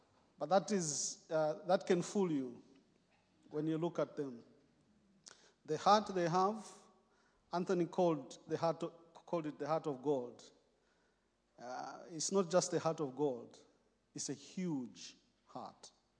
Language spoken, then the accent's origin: English; Zambia; moved away as an adult; also born or lived in United Kingdom; now in New Zealand; I come from Zambia, born, raised, worked in Zambia, and then migrated to the UK before God called us to New Zealand.